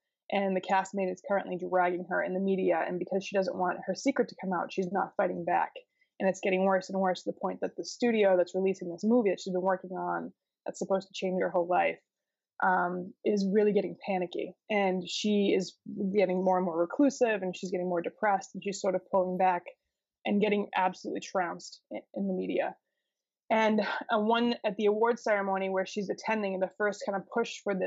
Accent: Boston, Massachusetts, United States; I'm from Boston. You know how to drink. I'm part Irish.

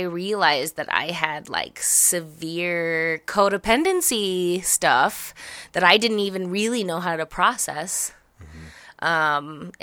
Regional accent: Colorado, United States; I said, " … I'm from Colorado."

